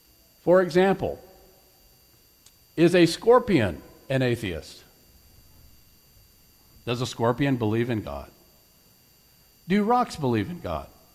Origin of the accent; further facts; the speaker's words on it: United States; I am an American, but just because I'm American doesn't give me the right to create any definition that I want as to what an American is.